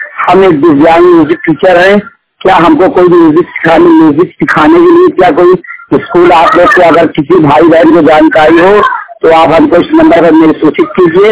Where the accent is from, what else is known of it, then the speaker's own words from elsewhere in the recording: Garai, Uttar Pradesh, India; मैं कौशाम्बी जिला गांव ग्राम गराई का रहने वाला हूँ। कौशाम्बी जिला उत्तर प्रदेश यूपी में पड़ता है।